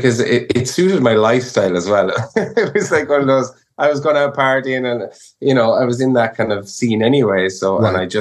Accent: Cork, Munster, Ireland; I'm from a place in called Cork in Ireland.

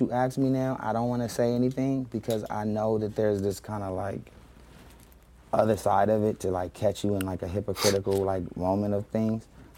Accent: Mississippi, United States; I'm from Mississippi. I'm from Mississippi.

